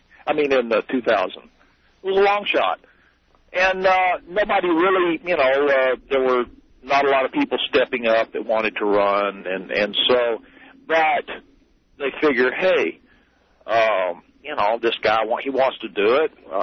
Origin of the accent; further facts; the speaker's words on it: Houston, Texas, United States; I'm from Houston, so I understand a little bit about culture.